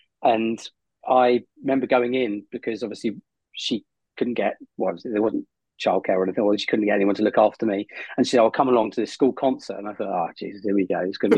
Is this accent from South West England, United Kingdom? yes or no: yes; South West England, United Kingdom; Thing is, I was brought up in Devon, so Exeter City is my team.